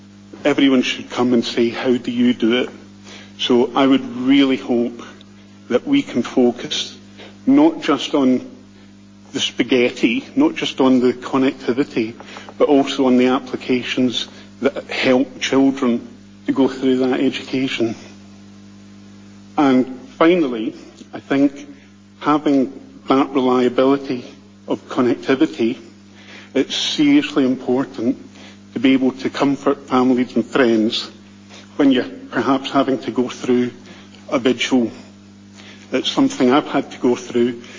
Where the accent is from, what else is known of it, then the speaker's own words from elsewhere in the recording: South Harbour, Falkland Islands; from South Harbour.